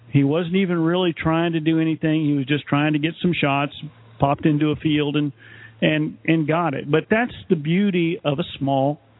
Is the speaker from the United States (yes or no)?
yes; Texas, United States; It happened in my home state of Texas.